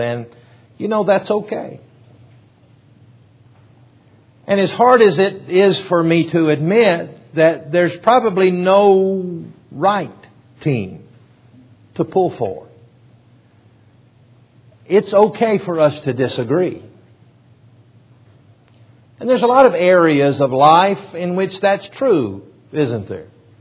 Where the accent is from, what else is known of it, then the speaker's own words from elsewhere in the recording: Alabama, United States; For the visitors, I'm from Alabama and an Alabama football fan.